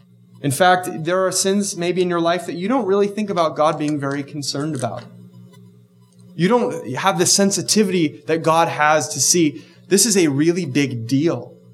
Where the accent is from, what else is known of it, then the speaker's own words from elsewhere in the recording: Bakersfield, California, United States; I grew up in Bakersfield.